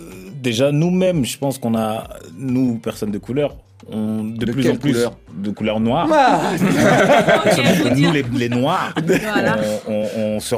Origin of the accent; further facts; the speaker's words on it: Marseille, Provence-Alpes-Côte d'Azur, France; J'ai grandi à Marseille, tu vois, j'ai grandi à Marseille.